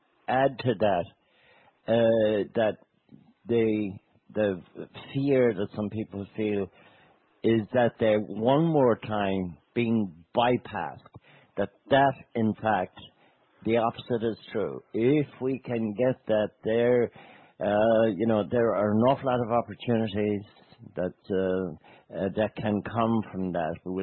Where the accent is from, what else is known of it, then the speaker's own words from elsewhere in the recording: Ireland; if we as Irish have something to put on the table that makes sense